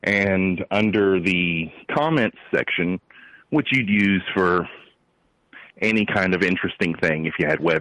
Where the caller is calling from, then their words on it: Georgia, United States; Yes, this is … from Georgia.